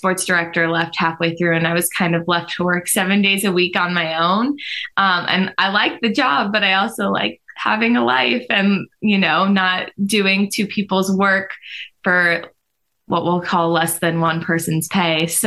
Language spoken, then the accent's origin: English; Ohio, United States; also born or lived in Florida; Also complicated. Mostly Ohio. Born in Florida, went back to Florida for college, but I've lived in 8 states, so I am very complicated. But Ohio feels the most like home, but Florida is where my family is.